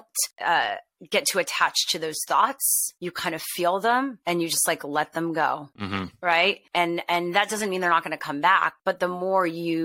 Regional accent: Canada; I'm Canadian. My background. I'm Canadian.

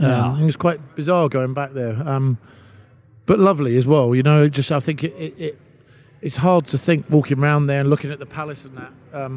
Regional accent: London, United Kingdom; I grew up in London

